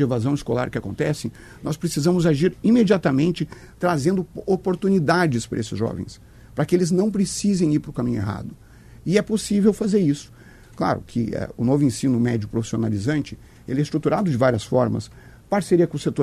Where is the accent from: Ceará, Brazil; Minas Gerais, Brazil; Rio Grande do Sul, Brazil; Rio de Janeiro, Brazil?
Rio Grande do Sul, Brazil; Eu também defendo, como bom gaúcho